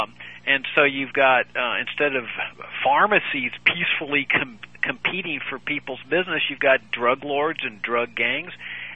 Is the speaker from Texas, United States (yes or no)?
yes; Laredo, Texas, United States; I grew up in Laredo, which is a town down on the Texas-Mexican border. I grew up on a farm there on the Rio Grande